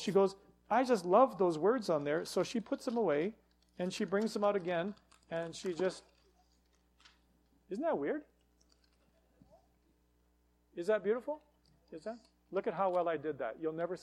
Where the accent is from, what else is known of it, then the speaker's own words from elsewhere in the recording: Westlock, Alberta, Canada; And growing up in Westlock, we had some kind of an activity that was taking place in town.